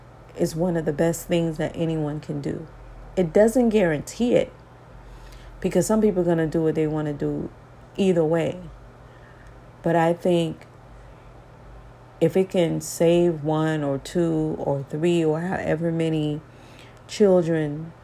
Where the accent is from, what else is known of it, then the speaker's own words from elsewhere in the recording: Miami, Florida, United States; Like when I was growing up in Miami and I looked out the window and saw those people using those pipes